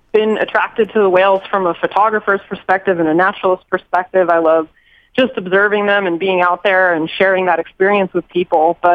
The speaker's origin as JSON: {"language": "English", "region": "Oregon", "country": "United States", "tie": "born or raised there", "said": "And I grew up in Oregon, and when I came home from Alaska, I wanted to know about a place closer to home where I might be able to see killer whales"}